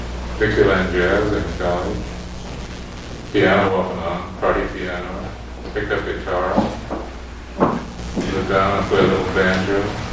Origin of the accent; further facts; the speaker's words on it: England, United Kingdom; where I was raised in England